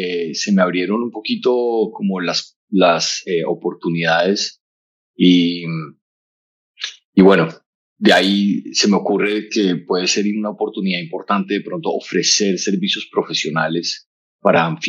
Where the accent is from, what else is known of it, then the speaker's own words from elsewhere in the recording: Colombia; un estudio en Bogotá donde estaba viviendo. Yo soy colombiano.